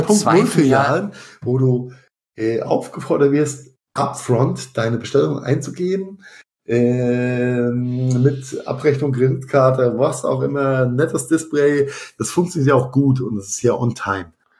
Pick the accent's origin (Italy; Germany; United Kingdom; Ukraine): Germany; Rhineland-Palatinate; wie es bei uns in Rheinhessen heißt, einfach einen Spundkäse